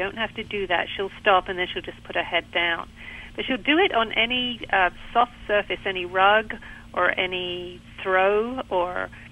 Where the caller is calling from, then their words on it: Pinehurst, North Carolina, United States; I'm calling from Pinehurst in North Carolina.